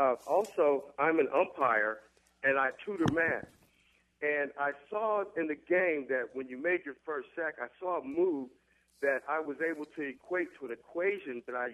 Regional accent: Kansas City, United States; First of all, I'm from Kansas City

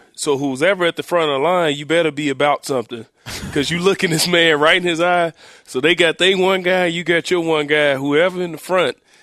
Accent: Oklahoma, United States; Growing up in Oklahoma, we didn't see Florida State as that rivalry.

